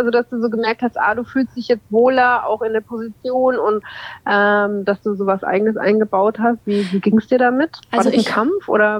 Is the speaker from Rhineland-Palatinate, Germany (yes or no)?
yes; Mainz, Rhineland-Palatinate, Germany; ganz ursprünglich komme ich aus Mainz